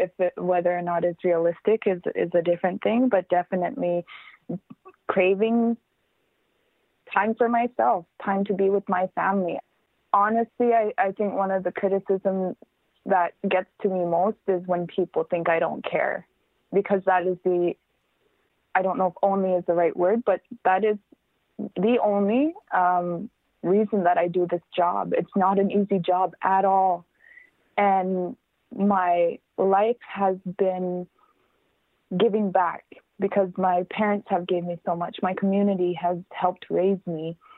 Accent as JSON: {"language": "English", "town": "Baker Lake", "region": "Nunavut", "country": "Canada", "tie": "born or raised there", "said": "I would absolutely love to take a full week off and be in my hometown, be in Baker Lake."}